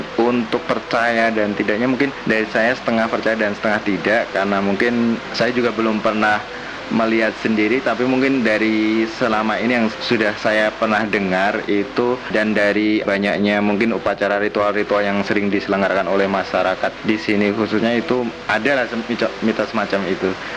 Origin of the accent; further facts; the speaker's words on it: Bantul, Special Region of Yogyakarta, Indonesia; Saya dari Bantul.